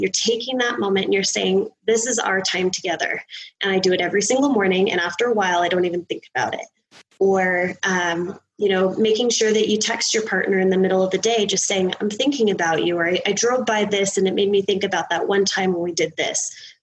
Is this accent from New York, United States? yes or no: no; Seattle, Washington, United States; So I'm originally from Seattle. We have a lot of Google campuses.